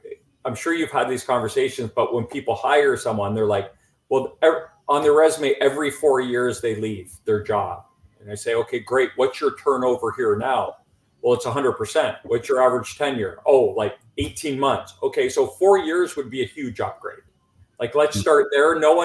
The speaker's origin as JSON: {"language": "English", "country": "Canada", "said": "I'm a Canadian."}